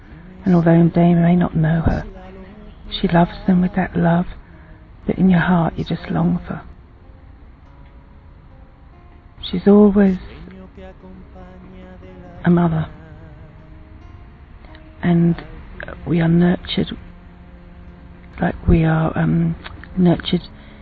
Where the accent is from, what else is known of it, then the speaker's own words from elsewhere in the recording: England, United Kingdom; now in Australia; I'm English, but I've been living in Australia for the last 28 years.